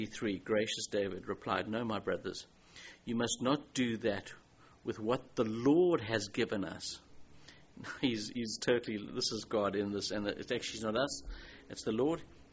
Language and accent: English; Zimbabwe; I grew up in Zimbabwe